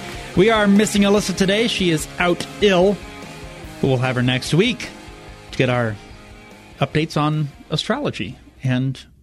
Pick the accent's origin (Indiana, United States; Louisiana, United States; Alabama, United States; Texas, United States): Indiana, United States; I grew up in Indiana, and I am not a basketball fan.